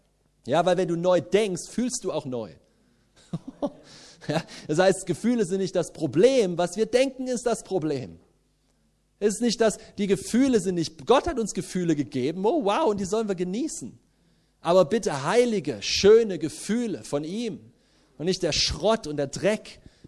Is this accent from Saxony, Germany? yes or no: yes; Leipzig, Saxony, Germany; ich bin in Leipzig aufgewachsen, du kommst zurück in meine Heimatstadt